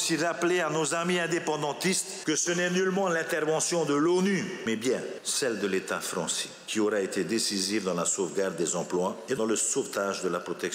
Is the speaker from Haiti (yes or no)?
no; French Polynesia; Je ne suis pas convaincu que chez nous, en Polynésie, en temps de crise